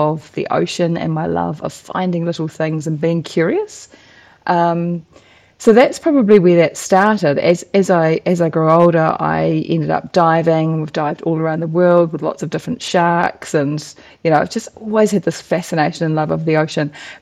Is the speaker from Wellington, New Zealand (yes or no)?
no; Bay of Plenty, New Zealand; my nan and pop had a beautiful place in a place called Ohiwa Harbour, which is on the eastern sort of near Whakatane. And that was where we spent a lot of our childhood